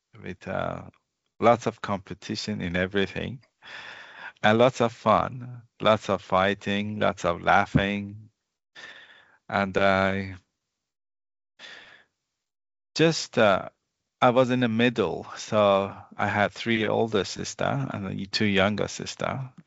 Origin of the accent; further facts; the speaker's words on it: Iran; English is a second language; 1979, yes. I just born a few months before the revolution, what happened in Iran. And then I grew up in the Islamic Republic of Iran.